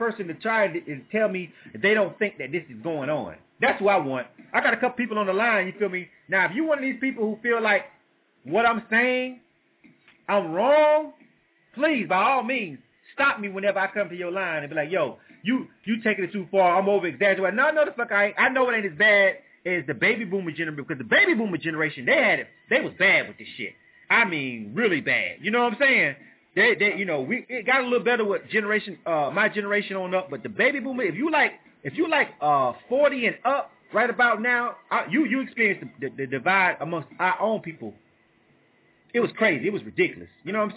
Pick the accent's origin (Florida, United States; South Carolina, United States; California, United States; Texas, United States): Florida, United States; now in Atlanta, United States; I'm born and raised in Florida. I'm originally a Florida boy